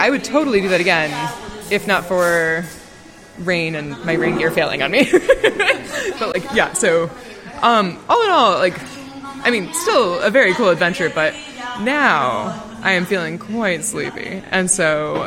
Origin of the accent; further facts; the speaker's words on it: Seattle, Washington, United States; because I am from Seattle and know that occasionally, for example, a cleat may betray you